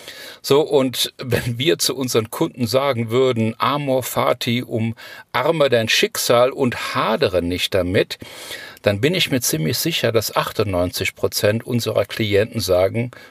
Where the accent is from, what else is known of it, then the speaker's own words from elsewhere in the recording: Cologne, North Rhine-Westphalia, Germany; wir sind ja Kölner